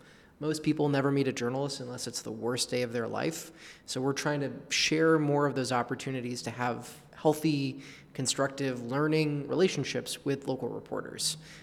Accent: United States; I'm from the States

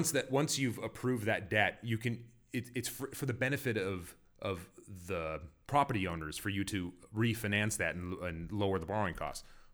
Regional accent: California, United States; now in Los Angeles, United States; As I was driving down here from my home up in Los Angeles, I was reminiscing to when I grew up in Orange County in the 80s and 90s

